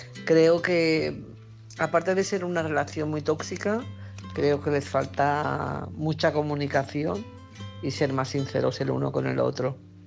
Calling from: Barcelona, Catalonia, Spain; Hola, buenas noches … de Barcelona.

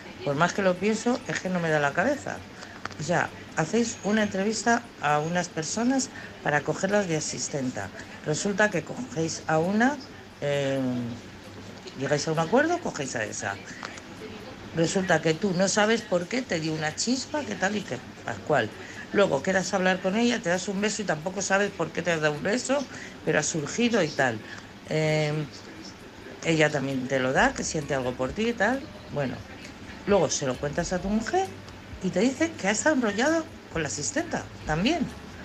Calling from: Madrid, Community of Madrid, Spain; de Madrid

